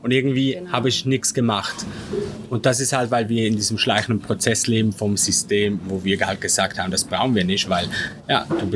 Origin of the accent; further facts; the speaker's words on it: Switzerland; ich bin 35, ursprünglich aus der Schweiz, das hört man vielleicht dann auch.